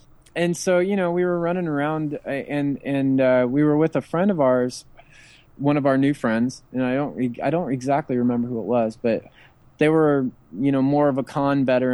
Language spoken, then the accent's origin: English; San Diego, California, United States; San Diego is always going to be my favorite. You know, I mean, that's just, it's my hometown con.